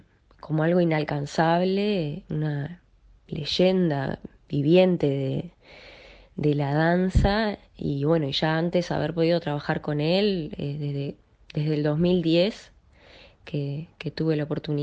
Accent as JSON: {"language": "Spanish", "country": "Uruguay", "said": "a todo lo que nos representa también como uruguayos"}